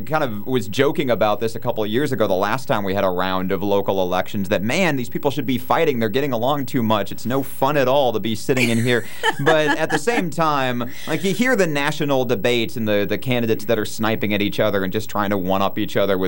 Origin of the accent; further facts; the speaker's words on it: United States; It's forums. We're American.